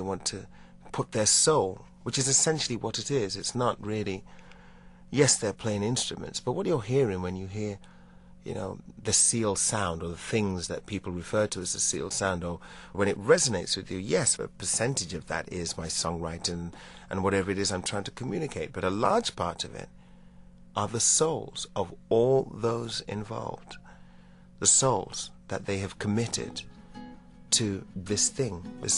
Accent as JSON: {"language": "English", "town": "Kilburn", "region": "London", "country": "United Kingdom", "tie": "born or raised there", "also_born_or_lived": "Paddington", "said": "Yes. Well, I was actually born in Paddington, but I was raised in Kilburn."}